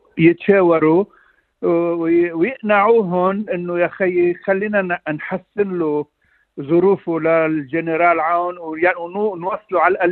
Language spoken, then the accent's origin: Arabic; Lebanon; بس بالنسبة لنا كلبنانيين الوضع نحن اليوم وضع صعب